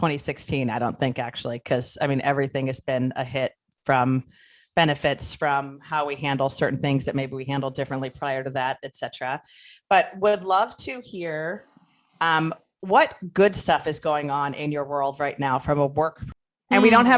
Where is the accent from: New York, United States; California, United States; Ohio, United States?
Ohio, United States; I'm from Ohio, but we spent our summers in Pennsylvania.